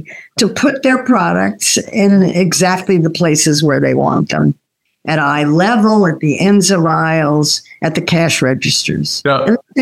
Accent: United States; We're American. We don't do seasons.

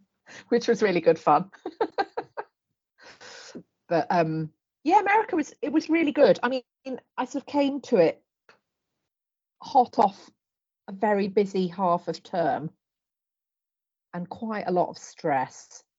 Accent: United Kingdom; I'm not from here, I'm from the UK.

